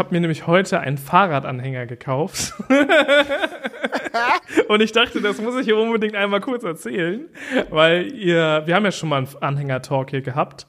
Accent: Lower Saxony, Germany; so als Ostfriese noch nicht auf jeder ostfriesischen Insel gewesen zu sein, ist auch irgendwie peinlich, ne?

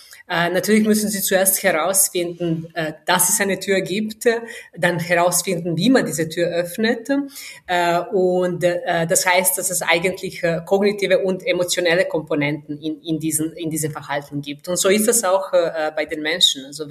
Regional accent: Serbia; German is a second language; now in Austria; Ich bin tatsächlich am Land aufgewachsen, in Serbien, wo ich ganz viele Tiere rund um mich herum hatte

